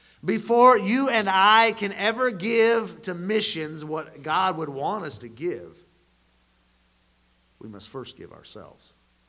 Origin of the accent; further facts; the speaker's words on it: United States; We Americans tend to be very independent compared to other cultures.